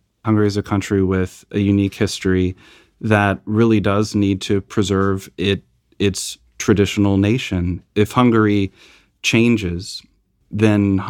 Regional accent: Arkansas, United States; You know, I grew up in Arkansas. Let's look at Arkansas today.

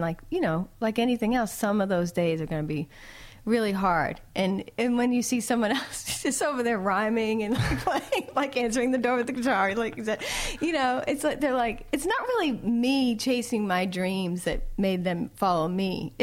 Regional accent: Boston, Massachusetts, United States; The only problem I have with … is he, because I say … because I'm from Boston

